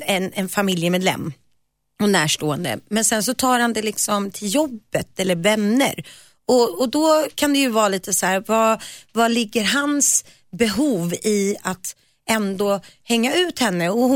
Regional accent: Nacka, Stockholm County, Sweden; för det var ute i Nacka där jag växte upp.

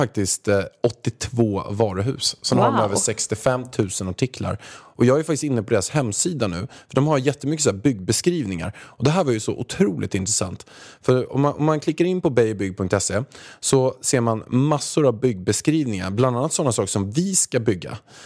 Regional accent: Haninge, Stockholm County, Sweden; jag kommer från Haninge som du vet. Och jag har, jag är uppväxt några hundra meter från Beijerbygg när det låg i Haninge förut.

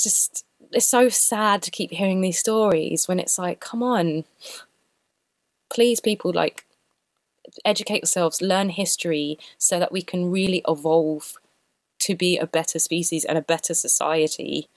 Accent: London, United Kingdom; I'm mixed race. I grew up in London, which is pretty multicultural

